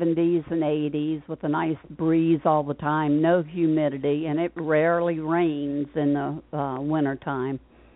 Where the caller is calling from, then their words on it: Naples, Florida, United States; I'm in Florida, South Florida, and I love it here.